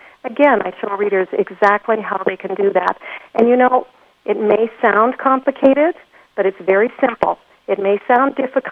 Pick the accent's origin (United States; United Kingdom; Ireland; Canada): Canada; I, as a Canadian